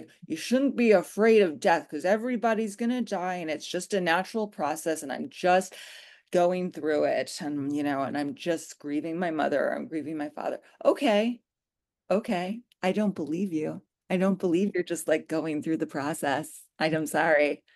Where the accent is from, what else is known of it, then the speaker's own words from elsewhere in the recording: United States; but I'm an American. So I'm going to talk about American culture, and I've been to Europe.